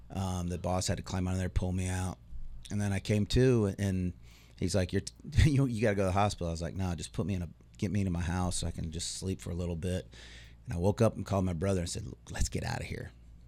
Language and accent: English; Minneapolis, Minnesota, United States; also born or lived in Raleigh; I was born in Raleigh. My dad got a job transfer up in Minneapolis.